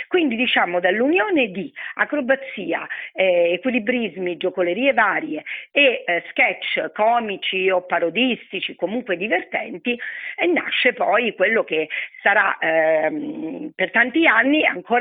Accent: Segni, Lazio, Italy; born there; accent: Roman; io sono nata a Segni, che è una cittadina molto antica, come noi amiamo dire, Segni è più antica di Roma

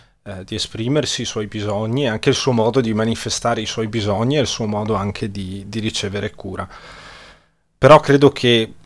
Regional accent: Caviola, Veneto, Italy; Io sono di Caviola

